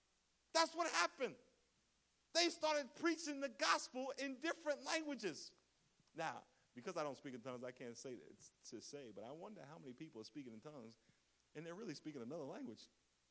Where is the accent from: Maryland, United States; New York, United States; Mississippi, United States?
New York, United States; I grew up in New York, as y'all know. And in New York, we have Puerto Ricans.